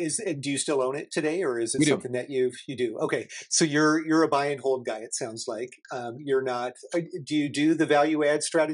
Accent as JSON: {"language": "English", "region": "Michigan", "country": "United States", "said": "I'm from Northern Michigan, so I understand everything there is to know about snow."}